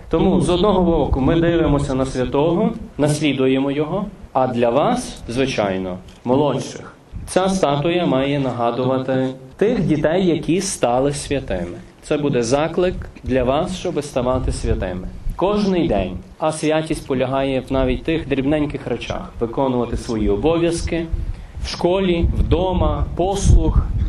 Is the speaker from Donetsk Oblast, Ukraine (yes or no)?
no; Ternopil, Ternopil Oblast, Ukraine; бо я сам родом з Тернополя.